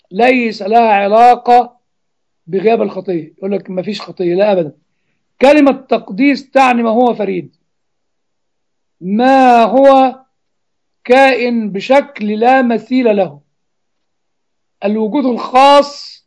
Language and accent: Arabic; Egypt; أنا شتمت الشعب المصري يا إخوة بشتم نفسي، أنا مصري مقدرش اتنازل عن جلدي ولحمي وعظمي.